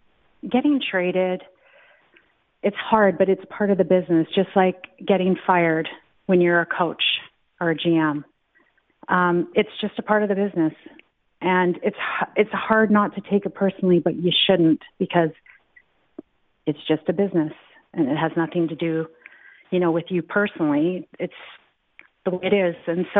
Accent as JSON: {"language": "English", "town": "Edmonton", "region": "Alberta", "country": "Canada", "tie": "born or raised there", "said": "But for Edmonton, like the place, she loved it. And she knew that was my hometown."}